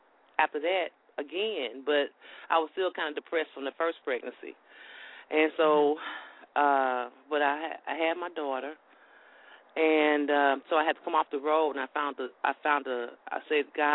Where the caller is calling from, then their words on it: Houston, Texas, United States; Right now I'm calling from Houston.